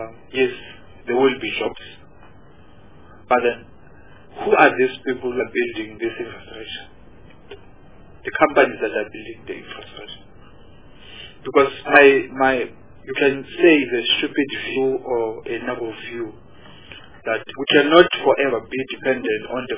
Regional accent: Free State, South Africa; also born or lived in Eastern Cape; Yes, I'm from Free State, Rutland Free State. Born in from Eastern Cape

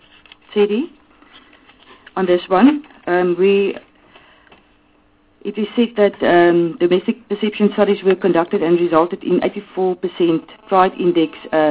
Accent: Northern Cape, South Africa; I'm also from Northern Cape

